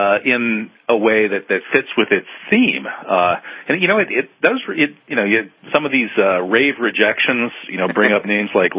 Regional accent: Midwest, United States; I grew up in the Midwest too.

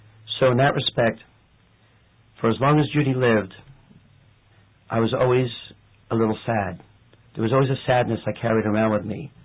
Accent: New York City, New York, United States; But, you know, I grew up in New York City, You mess with me, I'm not going to let go.

